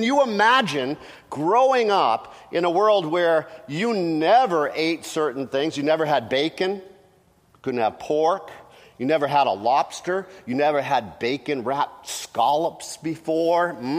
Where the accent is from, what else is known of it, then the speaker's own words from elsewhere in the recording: New England, United States; I grew up in New England, and so my family, they were all Red Sox fans.